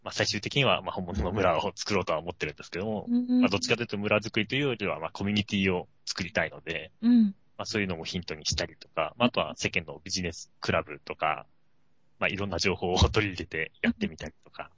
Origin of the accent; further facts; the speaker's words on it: Aomori, Japan; もともと僕が地元の青森県でして